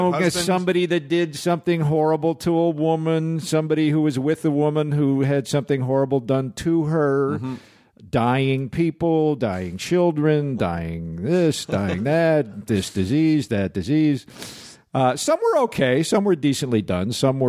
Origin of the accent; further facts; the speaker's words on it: Chicago, Illinois, United States; moved away as an adult; I came from Chicago. I was doing a lot of theater in Chicago, and I wound up out here in 84 just almost as a fluke.